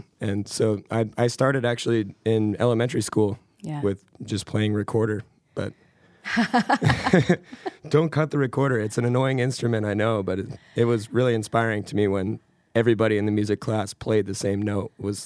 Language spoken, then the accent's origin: English; Sturgis, United States; Yeah, okay. Growing up in Sturgis.